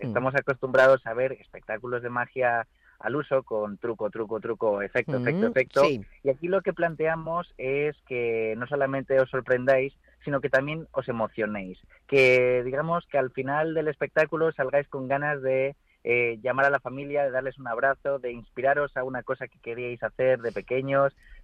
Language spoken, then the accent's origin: Spanish; León, Castile and León, Spain; now in Madrid, Spain; Yo soy de León, yo nací en León, sí, aunque vivo en Madrid, pero nací en León